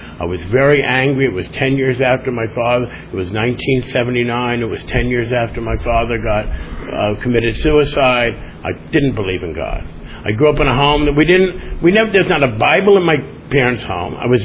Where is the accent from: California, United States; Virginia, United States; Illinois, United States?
California, United States; Beverly Hills; I grew up in Beverly Hills, north of Sunset.